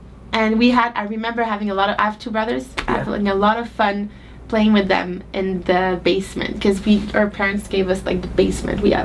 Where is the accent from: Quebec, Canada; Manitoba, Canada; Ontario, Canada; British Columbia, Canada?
Quebec, Canada; Montreal; I grew up in Montreal, which is a very multicultural city.